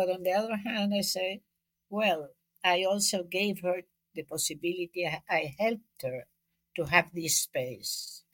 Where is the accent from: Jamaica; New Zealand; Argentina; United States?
Argentina; Buenos Aires; English is a second language; now in Europe; I was born in Argentina. I was born in Buenos Aires. And since I was born, I lived with a very high inflation.